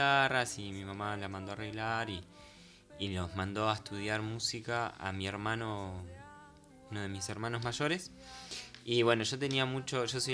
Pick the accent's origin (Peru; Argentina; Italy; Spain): Argentina; Concordia, Entre Ríos; born there; Yo nací en Concordia, Entre Ríos.